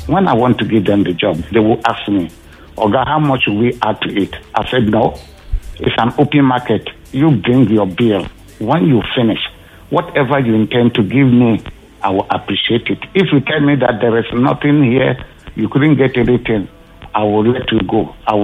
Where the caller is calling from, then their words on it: Ogun, Nigeria; I'm calling from Ogun State.